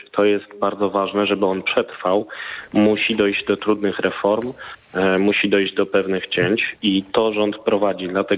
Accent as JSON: {"language": "Polish", "town": "Kraków", "region": "Lesser Poland", "country": "Poland", "said": "Sam jestem z Krakowa, gdzie były wprowadzone pionierskie rozwiązania w tym zakresie"}